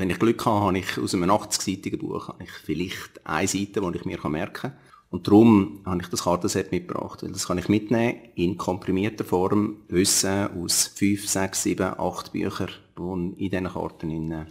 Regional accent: Baar, Zug, Switzerland; In Bar aufgewachsen

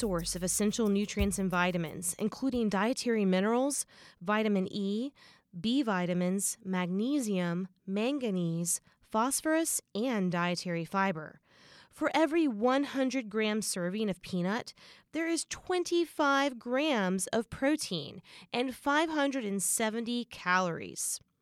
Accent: Southeast, United States; Growing up in the Southeast U.S., I always assumed that this was the major center for peanut production.

